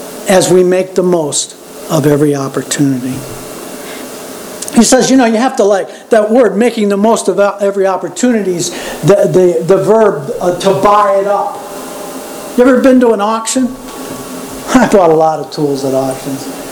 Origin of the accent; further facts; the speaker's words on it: Chesapeake, Virginia, United States; I grew up in Chesapeake. I mean, we ate pizza till we could hardly walk, you know?